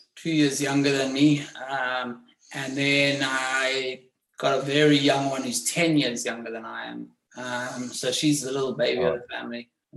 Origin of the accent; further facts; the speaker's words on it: Johannesburg, Gauteng, South Africa; I was born in Johannesburg, and it was just a different world. South Africa, it's a fantastic, beautiful country.